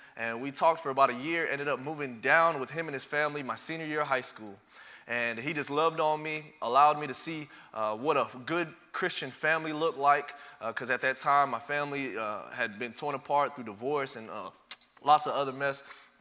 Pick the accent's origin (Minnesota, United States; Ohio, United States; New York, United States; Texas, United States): Ohio, United States; Dayton; I grew up in a very religious home there in Dayton, Ohio. I am from Dayton. My father raised me Catholic. My mom was Pentecostal.